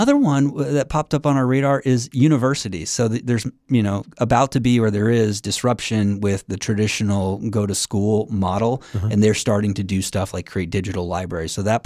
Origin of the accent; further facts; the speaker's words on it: Florida, United States; moved away as an adult; now in San Diego, United States; Well, moving to San Diego at first was a little bit of a challenge. I come from Florida, a no income state.